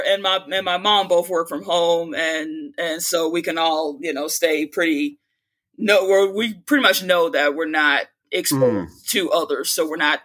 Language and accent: English; Chicago, Illinois, United States; I am from Chicago, Illinois.